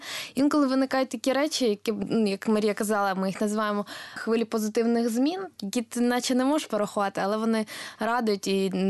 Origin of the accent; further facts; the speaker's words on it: Kyiv, Ukraine; я, як киянка, знаю, скільки тривають реконструкції в нашому місті.